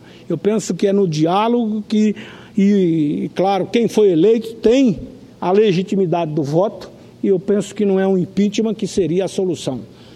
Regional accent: Rondonópolis, Mato Grosso, Brazil; A minha cidade natal.

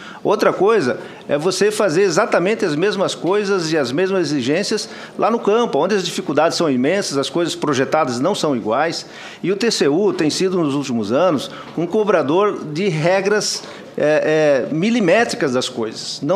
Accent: Brazil; E igual eu falava lá na minha terra, onde eu nasci, senador Jaime

